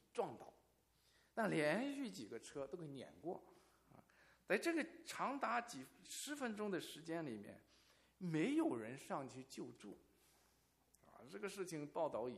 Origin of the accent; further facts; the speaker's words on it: China; 骂我们从中国来的人啊！